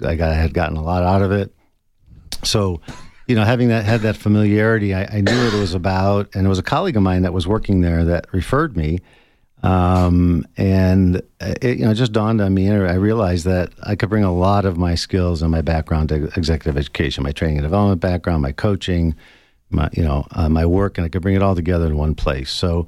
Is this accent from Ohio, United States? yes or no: yes; Cleveland, Ohio, United States; And then an opportunity opened up to go back to my hometown, Cleveland, and work at Case Western Reserve University in their executive education department.